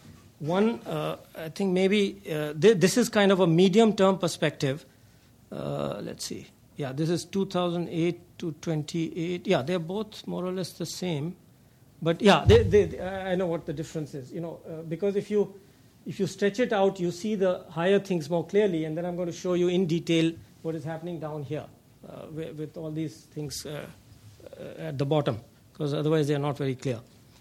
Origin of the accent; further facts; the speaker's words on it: India; I've been very conservative because, you know, as an Indian, but as an academic, I have to be self-correcting.